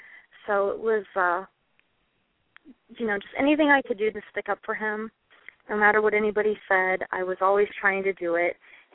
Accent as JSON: {"language": "English", "town": "Kansas City", "country": "United States", "tie": "born or raised there", "said": "I grew up in the Kansas City area, born and raised."}